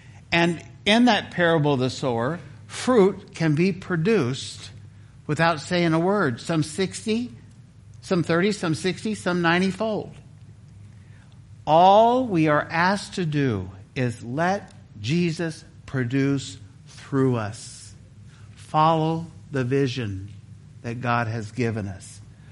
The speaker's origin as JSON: {"language": "English", "region": "California", "country": "United States", "tie": "born or raised there", "also_born_or_lived": "Missouri", "said": "My home state is California, and I was in Missouri for many years on a farm around fruit trees."}